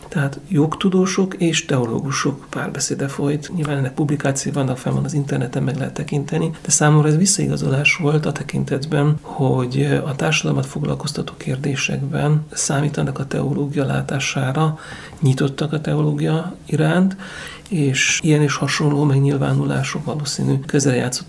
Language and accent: Hungarian; Transylvania, Romania; láttuk a kisebbségi létformában, akár erdélyi magyarként, akár reformátusként ennek a súlyát és az erejét